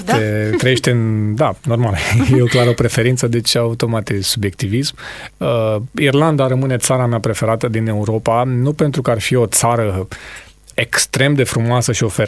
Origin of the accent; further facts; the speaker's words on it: Piatra Neamț, Neamț County, Romania; now in Tulcea, Romania; Piatra Neamț, Crămâi, e orașul meu natal, eu fiind un tulcean adoptat. Piatra Neamț rămâne orașul meu de suflet.